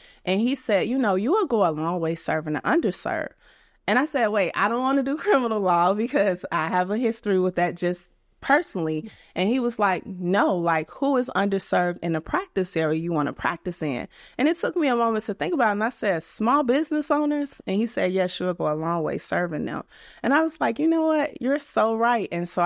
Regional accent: Chicago, Illinois, United States; now in Atlanta, United States; Every time I always correct people and be like, yeah, I live in Atlanta, but I'm from Chicago.

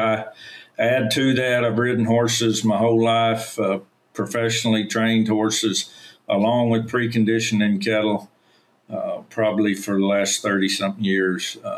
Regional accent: Texas, United States; I grew up down on the Texas coast. My dad was a rancher and yearling operator.

